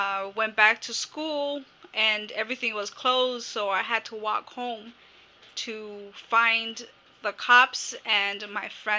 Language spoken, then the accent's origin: English; Los Angeles, California, United States; also born or lived in Chihuahua, Mexico; I grew up here in LA.